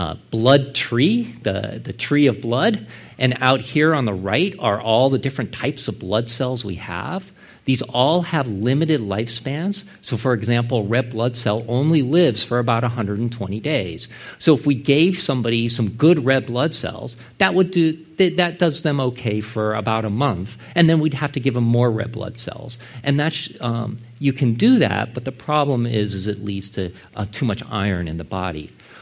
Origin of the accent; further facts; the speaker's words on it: California, United States; And I'm from Silicon Valley in California, and so for me, it's on my Mac